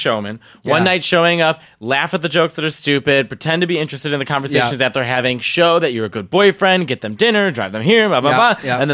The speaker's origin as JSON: {"language": "English", "town": "Chicago", "region": "Illinois", "country": "United States", "tie": "born or raised there", "said": "My college town was Chicago, my hometown."}